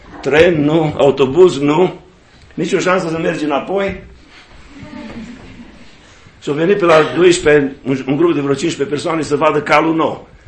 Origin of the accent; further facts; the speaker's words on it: Dumbrăveni, Sibiu County, Romania; Eu vin din Dumbrăveni